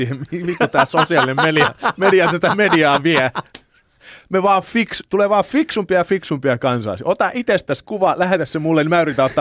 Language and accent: Finnish; Lappeenranta, South Karelia, Finland; also born or lived in Helsinki; Mä oon syntynyt Helsingissä, mutta lapsuuteni viettänyt Lappeenrannassa.